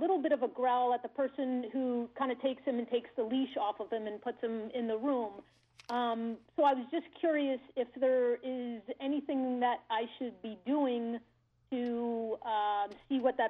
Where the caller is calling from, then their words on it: Campton, New Hampshire, United States; I'm calling from Campton.